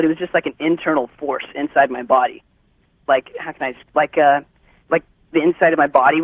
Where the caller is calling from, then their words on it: California, United States; I'm in California. Whereabouts? South of Modesto.